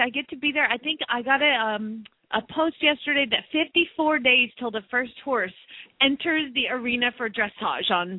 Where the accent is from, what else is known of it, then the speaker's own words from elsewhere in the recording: Phoenix, Arizona, United States; from Phoenix, Arizona, in a normal chair.